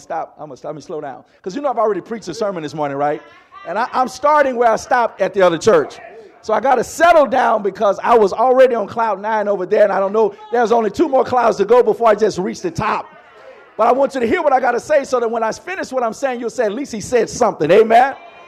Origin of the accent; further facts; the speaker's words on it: Mississippi, United States; And when I was growing up in Mississippi, it was called Bargain Annex.